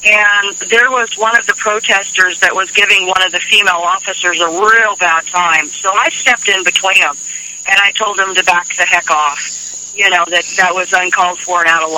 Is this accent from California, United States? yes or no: yes; California, United States; I was born and raised in Humboldt County, California. So I was raised around hippies, rednecks, Hells Angels, and a lot of activists.